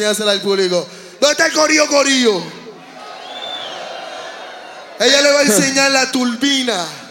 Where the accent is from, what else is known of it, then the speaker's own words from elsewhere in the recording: Puerto Rico; Porque somos boricua.